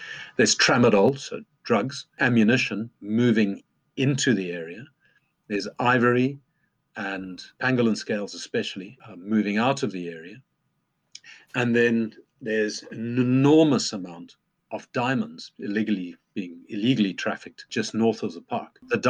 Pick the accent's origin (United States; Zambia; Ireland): Zambia; also born or lived in Zimbabwe / Malawi; growing up in Zambia, Zimbabwe, Malawi.